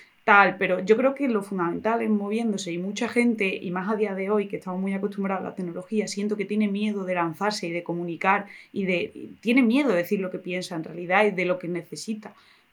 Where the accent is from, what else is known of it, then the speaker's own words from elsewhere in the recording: Spain; los únicos que podemos hacer algo por el empleo somos los españoles